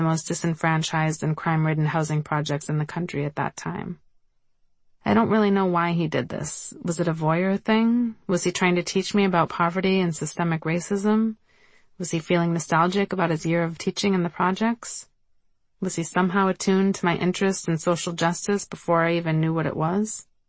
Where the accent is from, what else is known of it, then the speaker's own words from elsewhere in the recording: Los Angeles, California, United States; Because I grew up in Los Angeles, many of my childhood memories seemed to take place in the car.